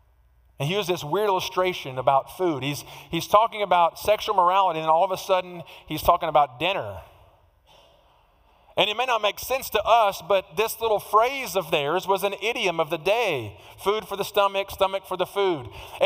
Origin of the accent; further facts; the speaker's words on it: Houston, Texas, United States; And imagine if I grew up here in the Houston area and spent most of my early life on the north side of town.